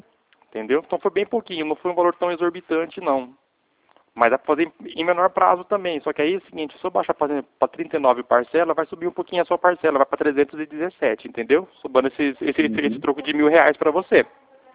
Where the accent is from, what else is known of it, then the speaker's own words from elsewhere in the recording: Dracena, São Paulo, Brazil; eu sou aqui de Dracena, no escritório, mas eu trabalho em Lucélia. E eu fico em Lucélia e Adamantina.